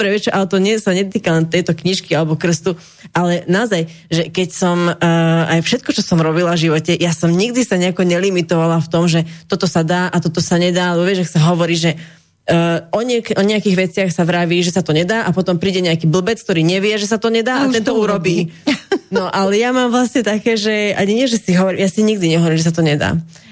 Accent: Šaľa, Nitra Region, Slovakia; Narodila som sa v Šali, Takže ja som šalianka, šalená.

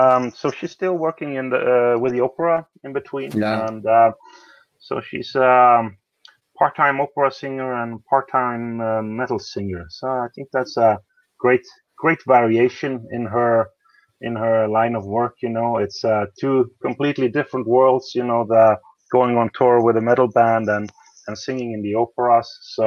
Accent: Norway; English is a second language; we have two guys from France now, and I'm from Norway and the drummer from England

